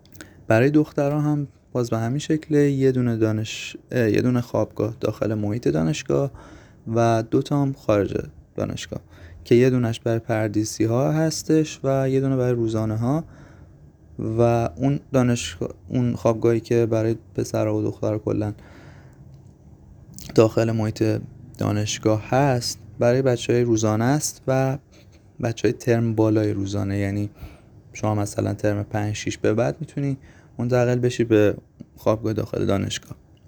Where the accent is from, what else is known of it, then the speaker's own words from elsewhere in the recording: Lahijan, Gilan, Iran; از شهر خودمون مثلا بخوام بگم لاهیجان 745 کیلومتر آره دیگه فاصله داره